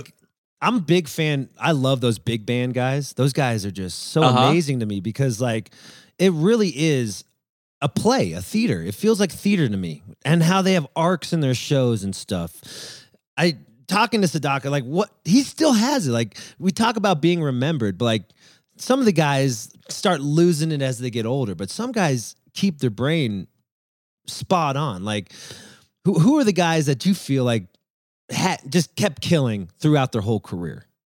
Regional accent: California, United States; I grew up in the Valley. He lives in the Valley too.

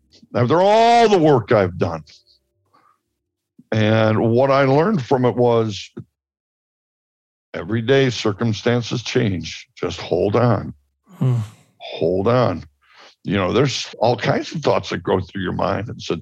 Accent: Chicago, Illinois, United States; I had a fascination with Pablo Escobar because I'm from Chicago.

